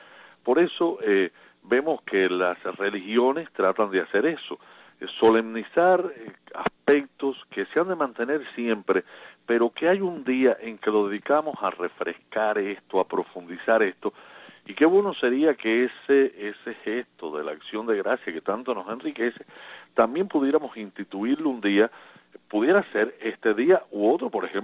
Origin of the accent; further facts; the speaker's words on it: Cuba; somos todos hermanos, porque somos de una misma patria. Vivamos donde vivamos, somos la familia cubana.